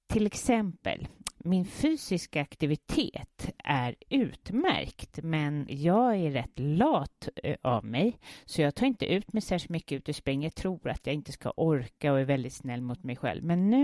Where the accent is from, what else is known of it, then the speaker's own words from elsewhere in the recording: Sweden; Det är smärtsamt som svensk. Jag känner mig inte riktigt. Min familj bor ju utomlands och de är inte särskilt svenska i huvudtaget.